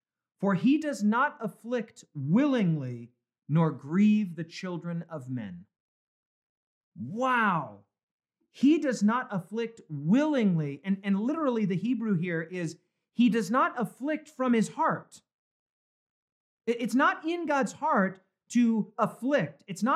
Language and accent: English; Wyoming, United States; That's where I'm from. Born and raised in Wyoming, went to school in Wyoming. Windy, windy, windy.